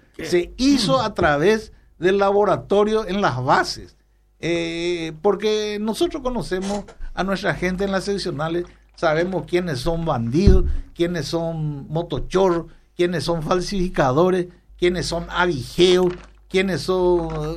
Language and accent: Spanish; Sapucaí, Paraguarí, Paraguay; Sí, es mi pueblo.